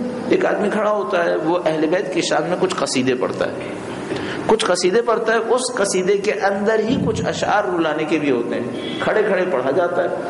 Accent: Pakistan; بھائی میں بچپن سے پاکستان میں رہا ہوں نا، پیدا ہی پاکستان میں ہوں، میں نے بھی نماز پڑھی ہے

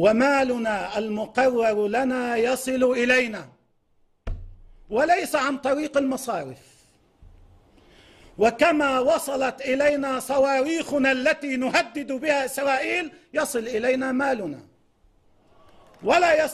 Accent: Lebanon

